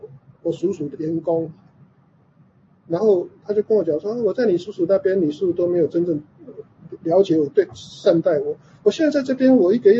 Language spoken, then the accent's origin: Chinese; Yilan, Yilan County, Taiwan; now in United States; 我以前在台湾宜兰，我觉得我们家乡最糟糕，就只有芭乐，只有莲雾啊，只有茭白笋啊